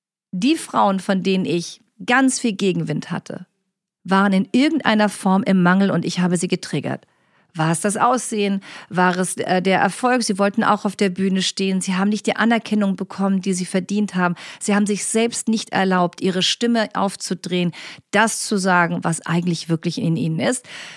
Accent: Ellwangen, Baden-Württemberg, Germany; Ich bin ja in Ellwangen an der Jagst groß geworden, übrigens einer der kleinen Städte in Deutschland

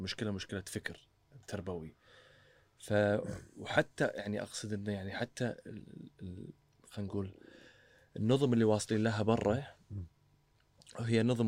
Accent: Kuwait; احنا كويتيين ترى لما نسافر عبالنا ان احنا احسن ناس يعني

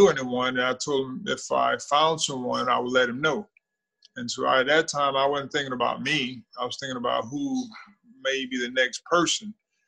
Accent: Thomasville, Georgia, United States; I've been married for 25 years. I'm from Thomasville, Georgia.

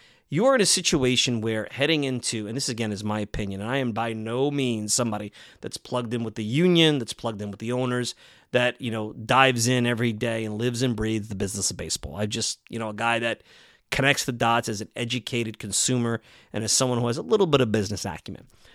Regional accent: New York City, New York, United States; And I currently live on Long Island. I grew up in New York City and Brooklyn. I'm a lifelong New Yorker.

